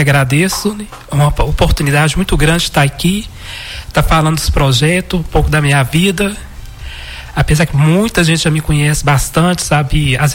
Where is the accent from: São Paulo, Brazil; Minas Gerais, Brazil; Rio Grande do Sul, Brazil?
Minas Gerais, Brazil; Paraopeba; sou daqui de Paraupeba.